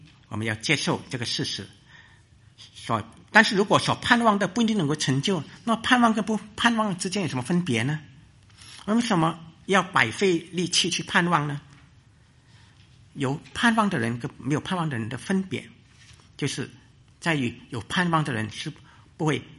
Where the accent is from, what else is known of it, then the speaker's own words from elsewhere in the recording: China; 我们中国人有一句话说